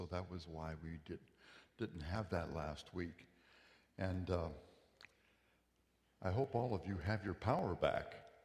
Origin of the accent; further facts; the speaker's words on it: Seattle, Washington, United States; I'm from the Seattle area, and I love it here.